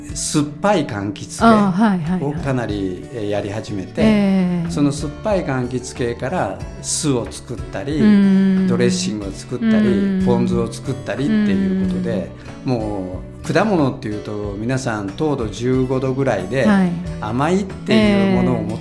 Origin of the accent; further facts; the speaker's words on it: Shizuoka, Japan; そうです、静岡生まれで静岡育ち。